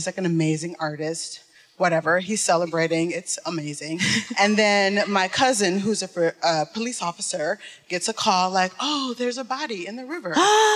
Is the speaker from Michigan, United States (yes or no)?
yes; Detroit, Michigan, United States; I'm from Detroit.